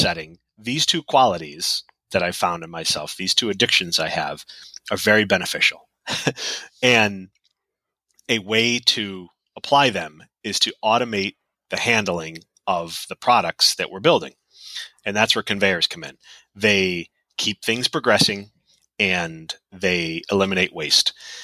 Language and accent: English; Northeast, United States; For me, that is hot, you know, growing up in the Northeast.